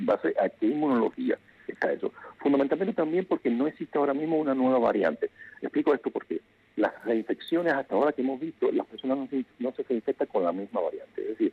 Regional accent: Cuba; porque fíjate que estoy hablando egoístamente, como europeo, bueno, europeo de adopción, porque yo realmente soy cubano, como persona que vive en Europa, en el primer mundo

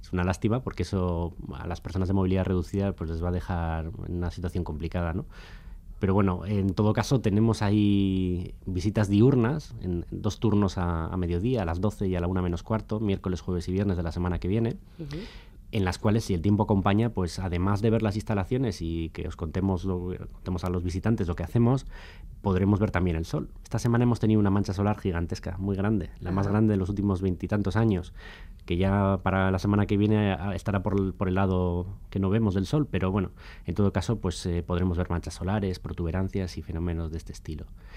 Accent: Bilbao, Basque Country, Spain; somos de Bilbao

